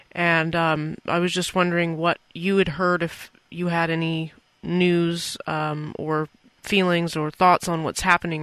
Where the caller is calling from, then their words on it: Santa Cruz, California, United States; I'm calling from the United States. I just heard that there was a ground invasion underway, and I'm calling from a radio station in Santa Cruz, California.